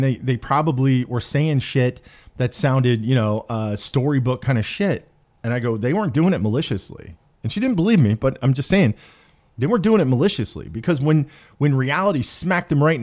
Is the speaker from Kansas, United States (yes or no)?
yes; Topeka, Kansas, United States; moved away; So when I left my hometown in Topeka, Kansas, about what 10 years ago or something like that, 10 or 11 years ago, I was really, really, despising that town and a lot of the people that were in it.